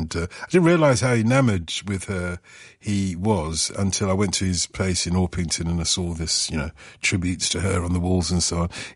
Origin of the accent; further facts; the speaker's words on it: Nigeria; I'm a Nigerian who went to Liverpool for just 1 hour.